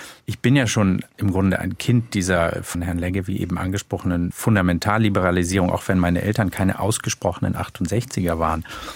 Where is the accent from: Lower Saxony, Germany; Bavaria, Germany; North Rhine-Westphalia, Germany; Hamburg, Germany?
Lower Saxony, Germany; Göttingen; meiner Kindheit im Göttingen der 70er Jahre vergleiche, zugegeben in einem linksliberalen Akademikermilieu